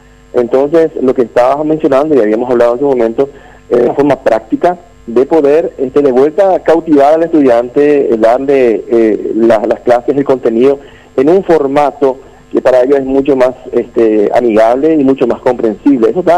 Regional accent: Paraguay; es mi obligación como paraguayo y ciudadano

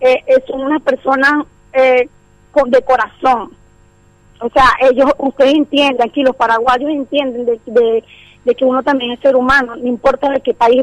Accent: La Miel, Lara, Venezuela; also born or lived in Barquisimeto; yo soy nativa de un pueblito del Estado Lara. Se llama La Miel, municipio Simón Plana.

